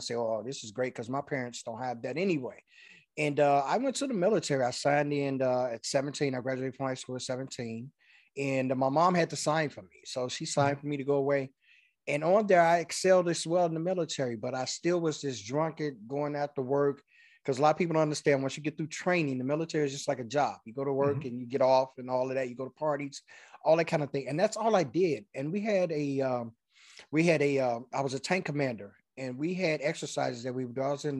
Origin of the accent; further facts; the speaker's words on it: Chicago, Illinois, United States; I was born and raised in Chicago, the south side of the city, Englewood District, if we go even further, one of the most most notorious districts to grow up